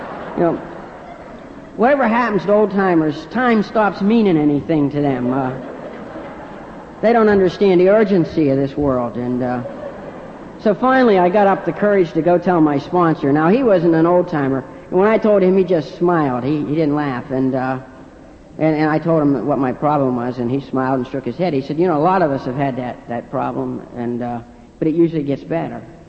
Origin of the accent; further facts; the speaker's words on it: Martins Ferry, Ohio, United States; And I'm Irish. I won't tell you what church I went to. Give you a hint. Bingo. And I was born and raised in the Ohio Valley, just south of Pittsburgh, in a little town called Martins Ferry, Ohio.